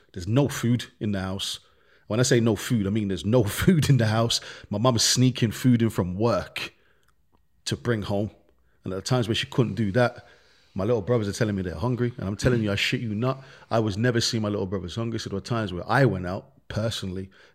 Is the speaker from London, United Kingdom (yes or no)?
no; Birmingham, West Midlands, United Kingdom; In Birmingham, when we grew up, like I said, man, we grew up in the ghetto. We grew up in the real slums. We grew up in Handsworth.